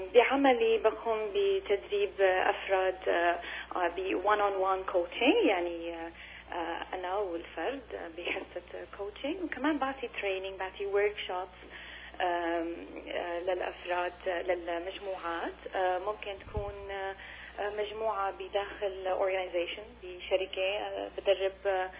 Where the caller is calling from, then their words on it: Sydney, Nova Scotia, Canada; أنا عم بحكيكم من سيدني نوفا سكوتيا